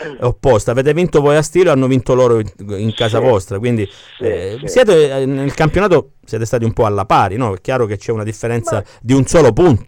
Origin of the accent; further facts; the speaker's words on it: Calabria, Italy; da calabrese, da Reggini